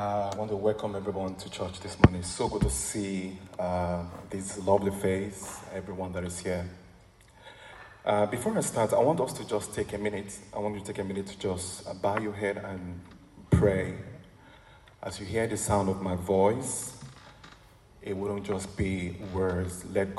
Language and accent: English; Benin City, Edo, Nigeria; When I was growing up in Benin City, in Nigeria, many families that lived beside us, they had small shrines.